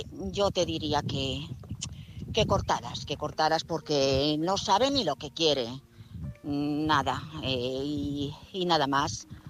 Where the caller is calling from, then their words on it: Madrid, Community of Madrid, Spain; de Madrid.